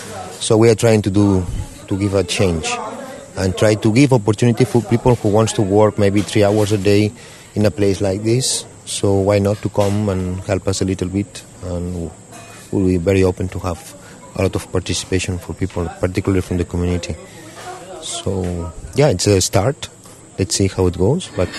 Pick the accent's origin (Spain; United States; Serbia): Spain; now in Auroville, India; I'm from Spain, and I came to Oroville in 1997.